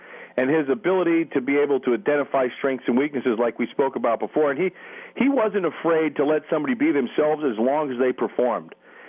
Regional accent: Whitehall, Pennsylvania, United States; Well, Hockendockel, Pennsylvania, that never leaves you.

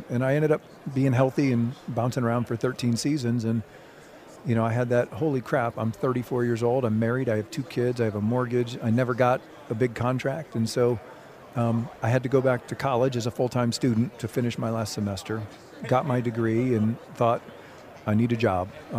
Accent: Cleveland, Ohio, United States; I grew up in Cleveland, Ohio, which is where the Steinbrenner family was from

